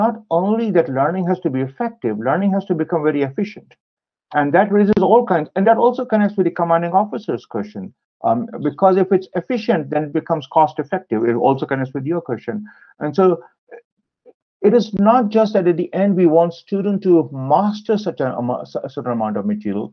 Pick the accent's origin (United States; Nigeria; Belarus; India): India; English is a second language; I was born and brought up in India.